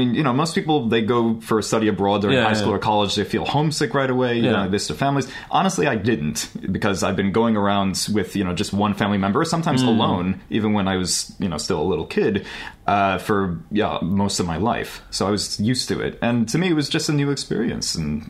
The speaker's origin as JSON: {"language": "English", "town": "Los Angeles", "region": "California", "country": "United States", "tie": "born or raised there", "also_born_or_lived": "New York", "said": "I am. I'm from Los Angeles."}